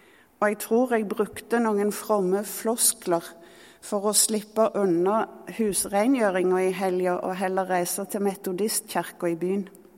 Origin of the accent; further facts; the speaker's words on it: Hillevåg, Rogaland, Norway; Selv om jeg er fra Hillevåg, som ikke har så godt rykte på seg